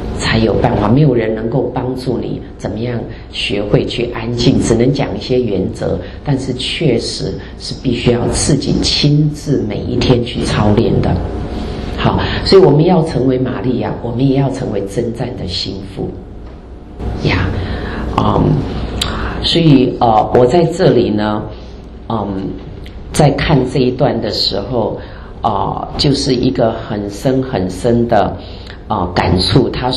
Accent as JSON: {"language": "Chinese", "country": "China", "said": "特别是我们中国人"}